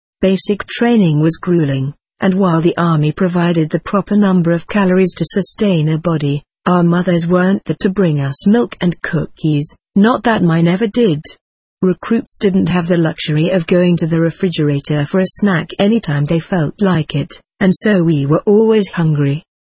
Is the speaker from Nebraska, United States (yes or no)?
no; Pennsylvania, United States; then headed down to my hometown. The summer weather was typical Pennsylvania muggy.